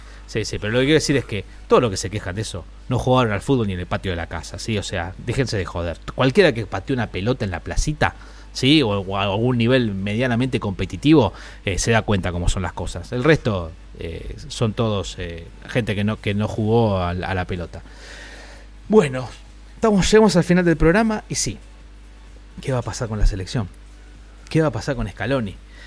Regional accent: Argentina; somos los argentinos los que decimos el árbitro

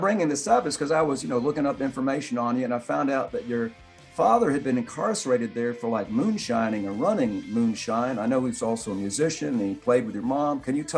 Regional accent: Atlanta, Georgia, United States; I'm from the Atlanta area, and when the world isn't locked down, I head there to visit family or work with my bandmates.

